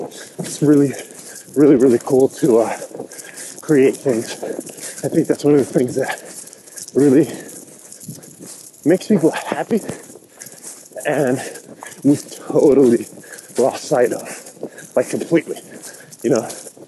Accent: California, United States; moved away as an adult; now in Barcelona, Spain; I'm originally from California. My parents are Mexican. I am from California, born and raised.

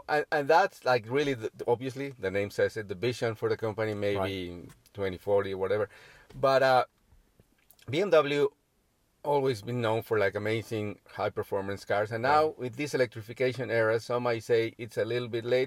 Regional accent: Mexico; I'm from Mexico.

